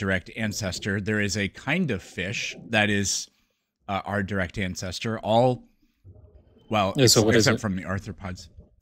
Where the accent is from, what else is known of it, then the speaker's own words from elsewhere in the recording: United States; born there; Like I was born in the United States.